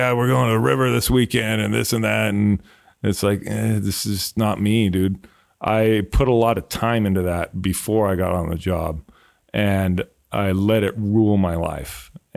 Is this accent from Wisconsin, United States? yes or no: no; Alhambra, California, United States; Because I grew up in Alhambra, and it turned very Asian when the older I got. Alhambra is very different today than it was.